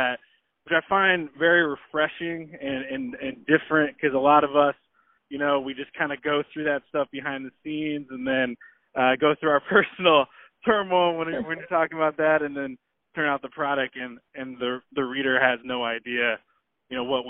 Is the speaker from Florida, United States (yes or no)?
no; Portland, Oregon, United States; I'm from Portland.